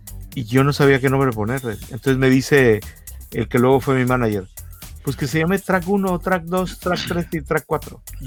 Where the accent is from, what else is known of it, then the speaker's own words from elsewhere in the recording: Acapulco, Guerrero, Mexico; Acapulco, yo soy de Acapulco y tiene una bahía.